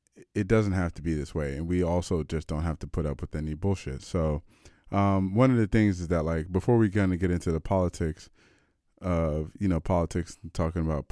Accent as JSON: {"language": "English", "country": "United States", "said": "I'm American, so when I think about Thanksgiving, I think about from the American context."}